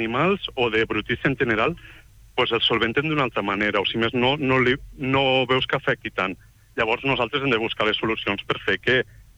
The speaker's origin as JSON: {"language": "Catalan", "town": "Tarragona", "region": "Catalonia", "country": "Spain", "lives_now": "Barcelona, Spain", "said": "Jo sóc de Tarragona, però quan vaig complir 30 anys vaig dir me'n vaig a Barcelona a viure els meus bons anys."}